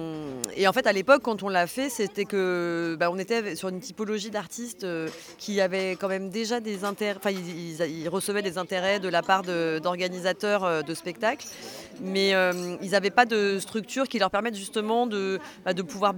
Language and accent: French; Paris, Île-de-France, France; J'ai grandi à Paris, dans un quartier aussi où il y avait pas mal de gens qui travaillaient dans les métiers de la culture.